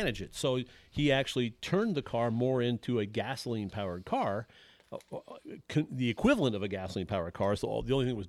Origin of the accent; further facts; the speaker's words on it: Iowa, United States; because I'm originally from Iowa.